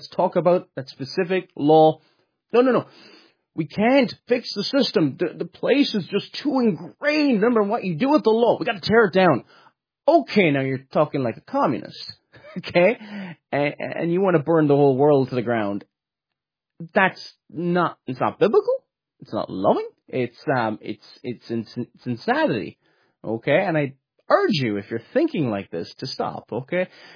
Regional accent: Munster, Ireland; I'm not from Cork City, but I'm from near Cork City, from the south of Ireland.

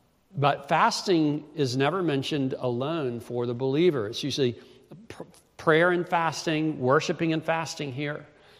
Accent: Greenville, United States; I grew up in Greenville. When I was a child, Greenville is pretty much a provincial southern town.

